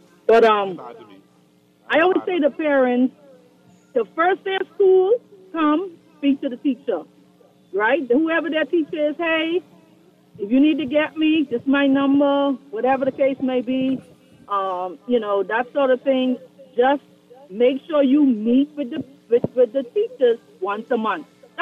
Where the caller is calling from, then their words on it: North Carolina, United States; I'm calling from North Carolina, actually.